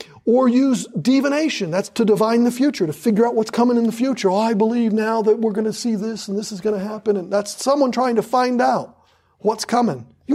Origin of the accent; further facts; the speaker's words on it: Maine, United States; I'm from Maine. I know those little tidbits.